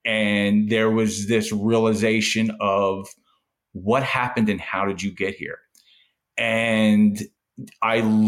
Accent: Philadelphia, Pennsylvania, United States; So I grew up in the Philadelphia area. I wanted to, I come from a very hardworking blue collar family.

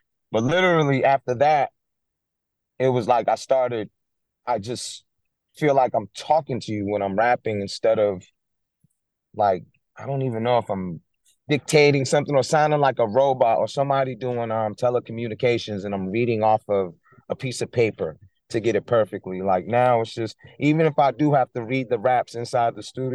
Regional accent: Roxbury, Massachusetts, United States; I'm from Roxbury, Massachusetts.

